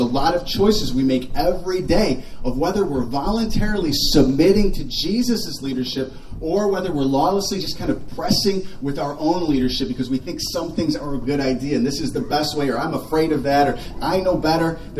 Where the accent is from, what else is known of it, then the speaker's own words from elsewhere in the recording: Kalamazoo, Michigan, United States; because we're from Kalamazoo